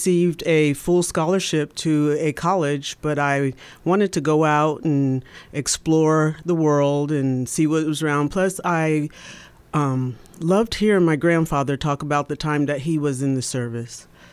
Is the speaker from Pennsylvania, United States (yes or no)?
yes; Allentown, Pennsylvania, United States; born there; Yes, I was born in Allentown, Pennsylvania, and I actually joined the military from Pennsylvania.